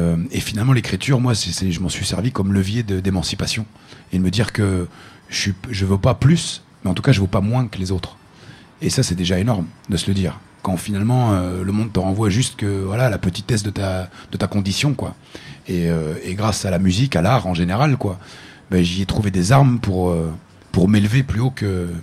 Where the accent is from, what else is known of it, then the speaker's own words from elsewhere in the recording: Lebanon; now in France; parce que je suis vraiment issu de ce monde-là. Ma mère est encore à l'usine. Quand on est arrivé du Liban, on a tous bossé à l'usine. Toute ma famille était ouvrier.